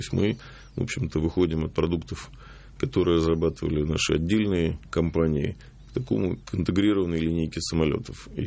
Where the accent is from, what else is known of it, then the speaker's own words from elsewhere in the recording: Moscow, Russia; born there; Я родился в Москве, да. Эта информация правильная. То есть мои корни и по отцовской, и по материнской линии – это корни из Карабаха.